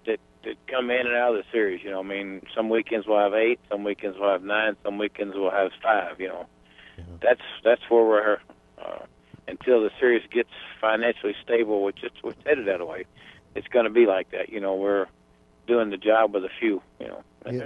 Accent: Tennessee, United States; now in Wisconsin, United States; although I was from Tennessee. And then I moved up to Wisconsin and got involved again with some racers, and now you've got me, you know. And being I was a Southerner

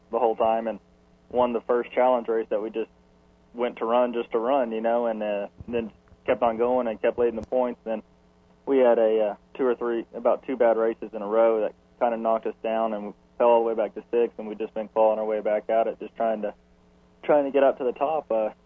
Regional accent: Texas, United States; Well, yeah, I'm originally from Texas, but I now live in North Carolina.

